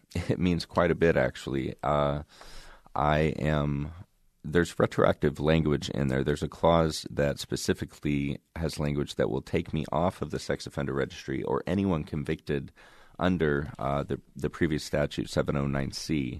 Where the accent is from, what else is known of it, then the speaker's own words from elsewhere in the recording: Waverly, Iowa, United States; I grew up on a farm just outside of Waverly on the border of Plainfield, Iowa. Holstein Farm, a pretty quiet area.